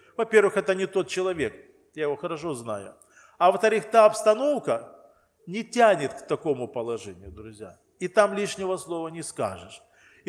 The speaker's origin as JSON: {"language": "Russian", "region": "Donbas", "country": "Ukraine", "said": "Они знают, что я с Донбасса."}